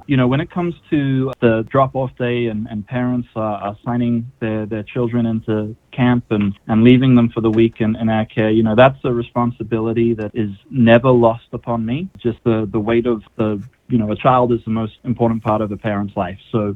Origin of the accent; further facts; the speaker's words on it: London, United Kingdom; moved away as an adult; now in United States; I'm not from the U.S. originally. I'm actually from London, England. And coming to the U.S. as a J-1 visa participant in my early 20s